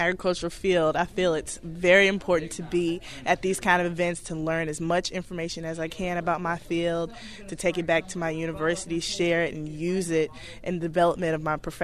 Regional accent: Houston, Texas, United States; I'm from Houston, Texas.

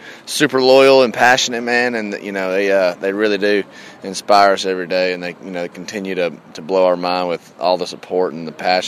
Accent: Georgia, United States; moved away as an adult; also born or lived in Nashville; Yeah, man, I grew up in Georgia and moved to Nashville when I was 18 and lived there and went to college and kind of pursued songwriting

